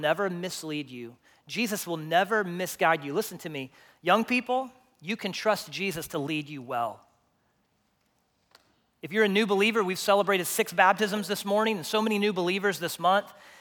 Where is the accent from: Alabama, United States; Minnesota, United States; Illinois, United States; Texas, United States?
Texas, United States; now in Longview, United States